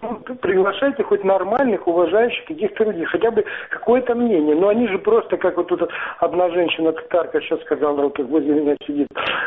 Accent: Yalta, Crimea, Ukraine; Да, я из Ялты.

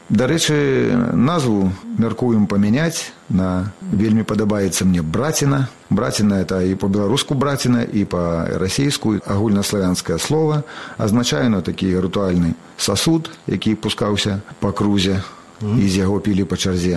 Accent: Buglaye, Mogilev Region, Belarus; Бо гэта Краснапольскі раён, вёска Буглае, адтуль родам.

